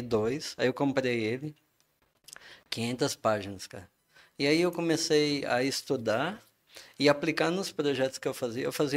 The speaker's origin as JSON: {"language": "Portuguese", "region": "São Paulo", "country": "Brazil", "also_born_or_lived": "Rio de Janeiro", "said": "Ah, eu sou de São Paulo, né? Eu sabia da rixa, mas não me ligava, sabe? Não me adaptei, cara. Aí voltei para São Paulo."}